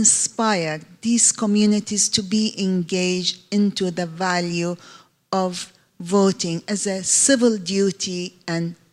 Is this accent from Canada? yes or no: no; Iraq; now in San Diego, United States; I am from Iraq, and I have tried to mobilize my community